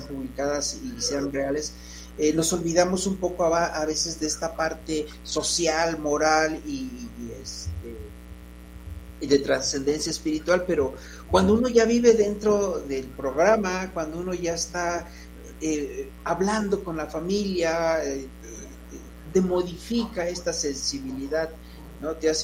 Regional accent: Mexico; la llevamos en los genes como mexicanos

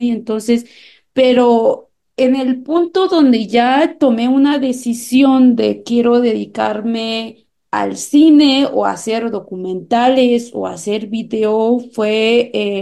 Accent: Chenalhó, Chiapas, Mexico; de mi familia de Naranjatic, Alto, de municipio Chenaló, Chiapas, donde soy originaria. Soy mujer tzotzil.

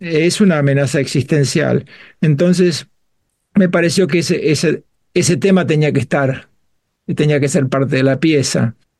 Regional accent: Argentina; moved away as an adult; now in United Kingdom; yo me crié en la Argentina y estuve allí hasta los 24 años. Ya hace casi 48 que vivo en Inglaterra

